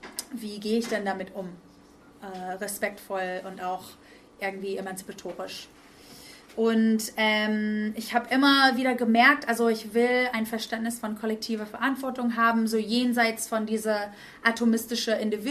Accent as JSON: {"language": "German", "country": "United States", "tie": "born or raised there", "second_language": "German", "moved": "yes", "said": "also ich bin in den Staaten groß geworden, vielleicht hört ihr das auch in meinem Akzent"}